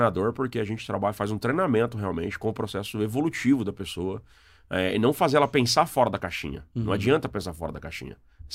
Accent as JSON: {"language": "Portuguese", "town": "Mauá", "region": "São Paulo", "country": "Brazil", "tie": "born or raised there", "said": "Eu sou nascido e criado na cidade de Mauá."}